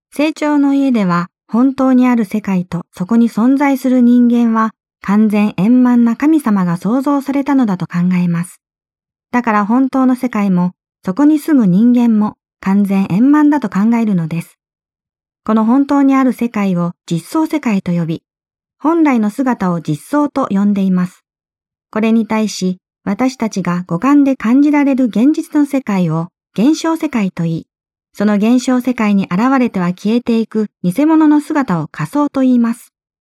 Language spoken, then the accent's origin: Japanese; Nagasaki, Japan; また私は長崎出身なので、